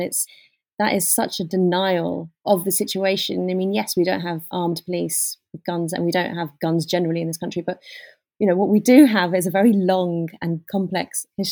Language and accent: English; United Kingdom; as a British Pakistani Muslim woman who's highly privileged and educated